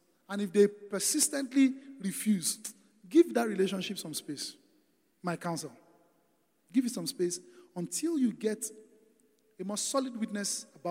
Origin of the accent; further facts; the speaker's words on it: Delta, Nigeria; So, I mean, I'm from Delta State. My wife from Ogun State.